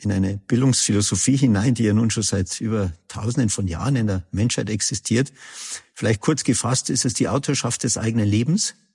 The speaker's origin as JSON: {"language": "German", "region": "Bavaria", "country": "Germany", "said": "wir kommen ja beide aus Bayern"}